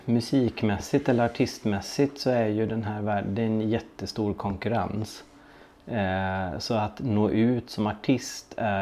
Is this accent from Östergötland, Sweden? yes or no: no; Ekerö, Stockholm County, Sweden; Ja, jag kommer från Ekerö, strax utanför Stockholm.